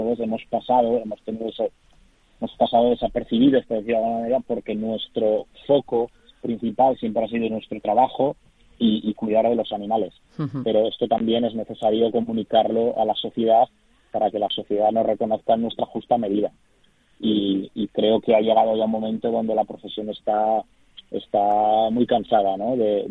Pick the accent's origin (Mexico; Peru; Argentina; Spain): Spain; moved away as an adult; yo me fui de España con 22 años, volví con 51